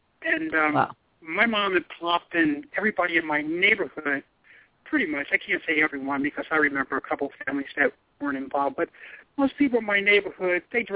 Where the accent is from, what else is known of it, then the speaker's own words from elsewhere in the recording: Philadelphia, Pennsylvania, United States; But I'm from the Philadelphia area, and I've always been an Ironman or champion, and it just started from day one.